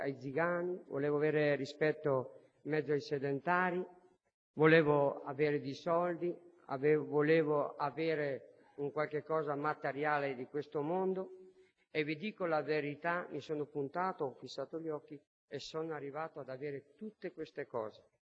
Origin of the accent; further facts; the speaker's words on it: Verona, Veneto, Italy; sono un sinto, un zigano che vengo da Verona.